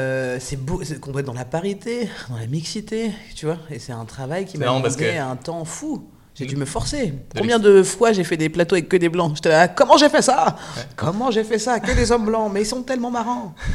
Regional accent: Clichy, Île-de-France, France; born there; en tant que Française qui suis née en France le 3 octobre 1986 à Clichy

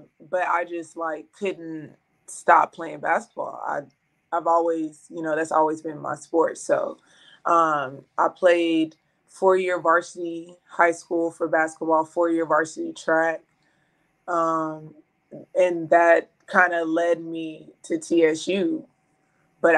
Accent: Houston, Texas, United States; I am born and raised from Houston, Texas. Southwest side.

